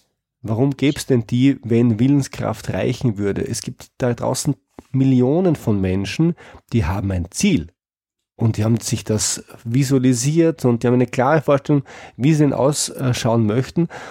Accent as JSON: {"language": "German", "country": "Austria", "said": "Als Österreicher kann ich da was beisteuern."}